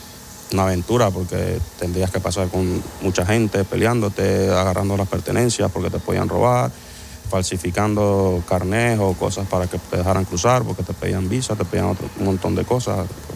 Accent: Venezuela; also born or lived in Peru; now in Spain; Desde el 2016 salí de Venezuela y desde Perú hace 3 años.

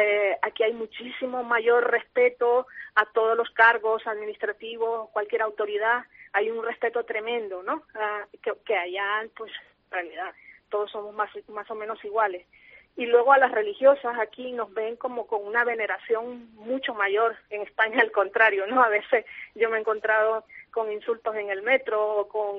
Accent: Nicaragua; una cosa súper tonta, pero que a mí me está costando mucho aquí ahora, y eso que yo soy de aquí

